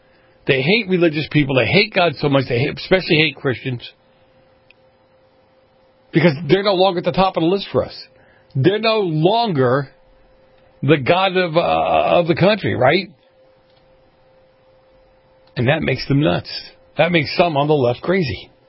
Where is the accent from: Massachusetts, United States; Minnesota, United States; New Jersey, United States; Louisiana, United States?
Massachusetts, United States; I know I grew up not in Martha's Vineyard, obviously, but I grew up in Massachusetts, right?